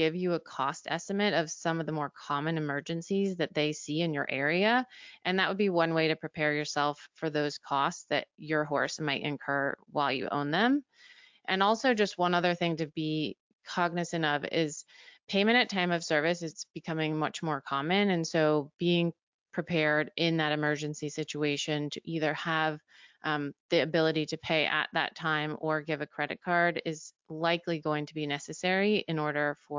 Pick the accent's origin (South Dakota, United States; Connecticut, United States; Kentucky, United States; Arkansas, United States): Connecticut, United States; also born or lived in Nevada; Originally, I am from Nevada, but I grew up in Connecticut, and I went to Penn State for undergrad and Virginia Tech for vet school